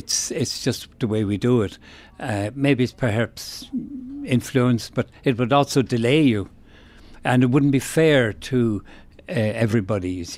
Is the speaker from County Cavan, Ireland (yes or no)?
yes; Ballyjamesduff, County Cavan, Ireland; I'm from Ballygemstuff, and the priest entered the tidy towns back in the late 50s